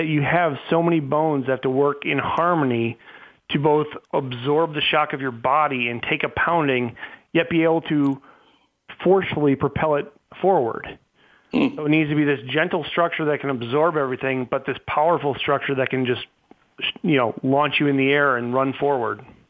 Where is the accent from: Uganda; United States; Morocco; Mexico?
United States; Madison, Wisconsin; Madison, Wisconsin.